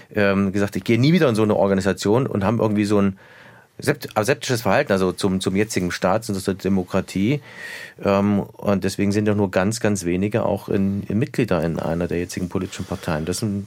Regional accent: Erfurt, Thuringia, Germany; Ich habe in den 90er Jahren bin ich in Erfurt in einem Plattenbaugebiet aufgewachsen

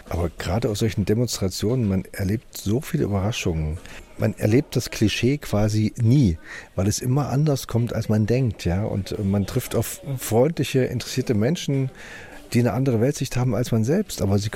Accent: East Germany, Germany; Also ich habe mich noch nie getroffen gefühlt, irgendwie als Ostdeutscher oder diskriminiert oder herabgewürdigt, nö.

